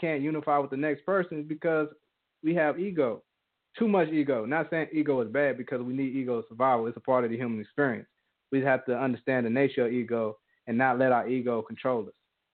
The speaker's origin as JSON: {"language": "English", "country": "United States", "said": "Oh, no, I'm from America. I'm from America."}